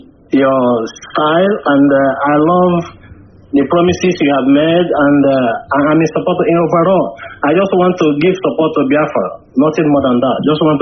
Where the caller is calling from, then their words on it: Bangkok, Thailand; I'm calling from Bangkok.